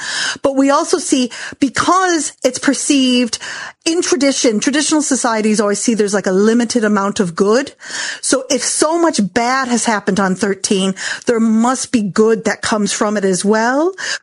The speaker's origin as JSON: {"language": "English", "town": "Chicago", "region": "Illinois", "country": "United States", "tie": "born or raised there", "said": "Now, I grew up in Chicago. I never saw a 13th floor growing up anywhere."}